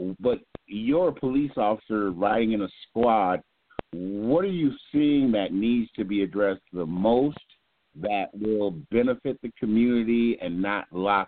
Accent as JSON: {"language": "English", "town": "Minneapolis", "region": "Minnesota", "country": "United States", "tie": "born or raised there", "said": "I grew up on 37th in Portland. My mom had a business there, a house there, and it's within the 5th precinct."}